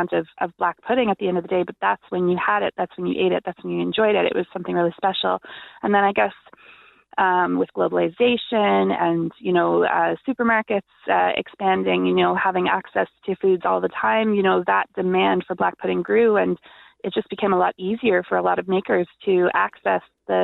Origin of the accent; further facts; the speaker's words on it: Canada; now in Ireland; Me being Canadian, you know, coming here and trying real Irish black pudding for the first time, it was kind of a revelation for me.